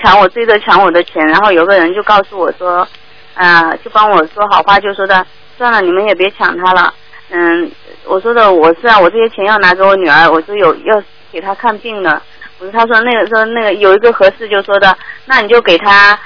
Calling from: Hong Kong; 我是香港的佛，我是香港的佛友。

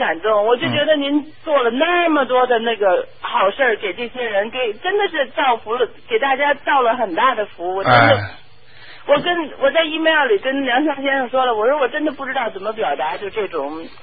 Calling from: Montreal, Quebec, Canada; 我是那个早上，我是从蒙特利尔打来的。

